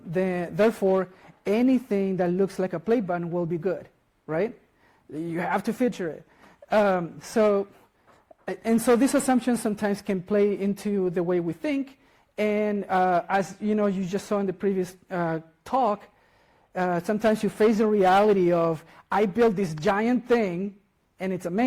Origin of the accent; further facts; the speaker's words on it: Chile; now in United States; And I'm originally from Chile, but I live in the United States.